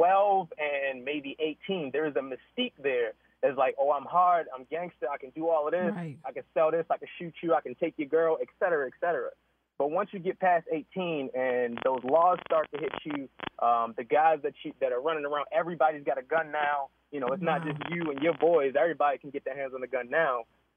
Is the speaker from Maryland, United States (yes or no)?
yes; Baltimore, Maryland, United States; like I grew up in Baltimore City, like, you know, from jump. I was born here, this is where I'm from, you know.